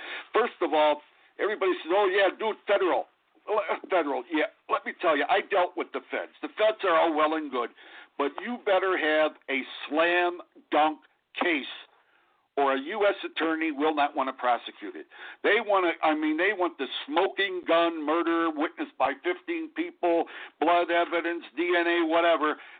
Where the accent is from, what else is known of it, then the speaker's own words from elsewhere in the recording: Chicago, Illinois, United States; I was born and raised in Chicago. My buddies, all my buddies from Chicago are all retired now.